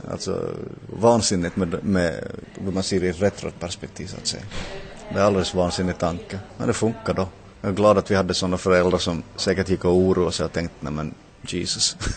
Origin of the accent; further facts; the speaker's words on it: Jakobstad, Ostrobothnia, Finland; also born or lived in Larsmo; Jag är uppvuxen i Jakobstad, Larsmo. Jakobstad till 20 års ålder. Och sen har jag växt upp i Larsmo sen dess. Skrev studenten 88 här i Jakobstad. Och sen i väg till Sverige tillbaka.